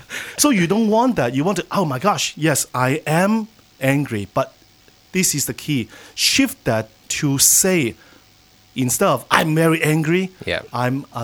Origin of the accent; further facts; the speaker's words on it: Singapore; now in Phuket, Thailand; Phuket is my home. I'm originally from Singapore, and I always share with people that now Phuket is my home.